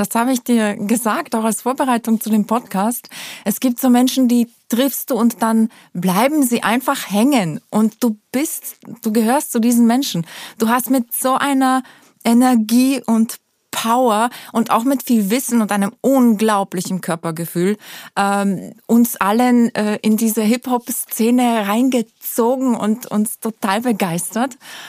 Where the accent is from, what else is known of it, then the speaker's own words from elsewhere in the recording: Poland; also born or lived in Germany; now in Austria; Also am wenigsten wahrscheinlich als Deutsche, weil ja, da war ich meine Jugend, aber meine Kindheit war ich in Polen und da sind meine Wurzeln. Also ich am ehesten wahrscheinlich noch Polin, aber ich bin jetzt auch schon über 25 Jahre in Österreich, also deutlich länger als in Polen.